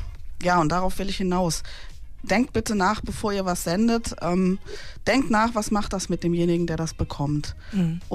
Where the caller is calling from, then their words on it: North Rhine-Westphalia, Germany; Bei uns im Siegerland.